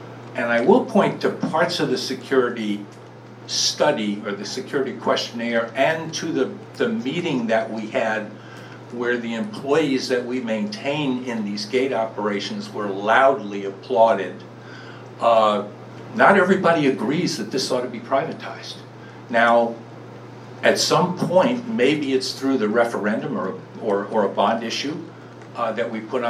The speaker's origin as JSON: {"language": "English", "town": "New York City", "region": "New York", "country": "United States", "said": "I come from New York City. My version of security is probably different than some."}